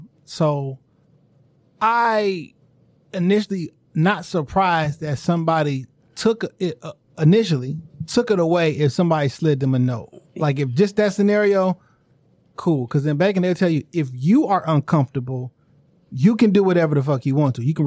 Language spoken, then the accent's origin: English; California, United States; I'm from California.